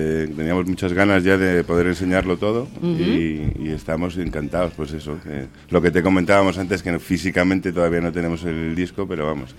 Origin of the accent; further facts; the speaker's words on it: Cabezón de la Sal, Cantabria, Spain; Somos de Cabezón de la Sal.